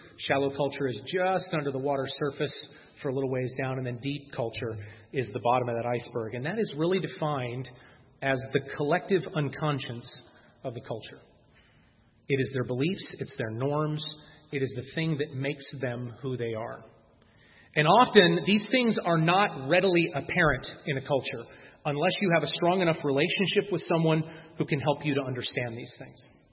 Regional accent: United States; I will do what I want, when I want, and how I want it, because I'm an American.

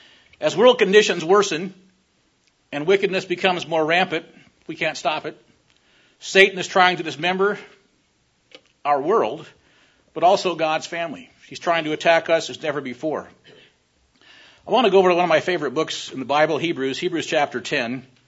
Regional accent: Washington, United States; And I said, "Yes, I'm from Washington State."

